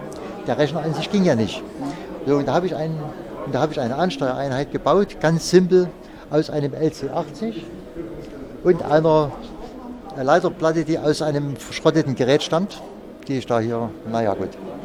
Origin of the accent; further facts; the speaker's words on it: Freiberg, Saxony, Germany; ich komme aus Freiberg und bin schon öfters mal hier gewesen